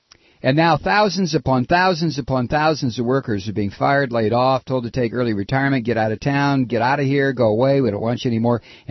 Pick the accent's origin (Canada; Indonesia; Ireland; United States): United States; Toledo, Ohio; I grew up in Toledo, Ohio, and it was a good place to grow up in the 50s.